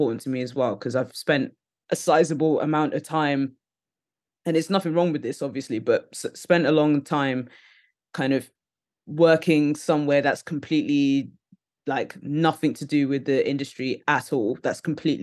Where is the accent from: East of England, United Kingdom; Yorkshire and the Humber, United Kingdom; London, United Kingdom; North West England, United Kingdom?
London, United Kingdom; I'm from London originally, but I moved out of London.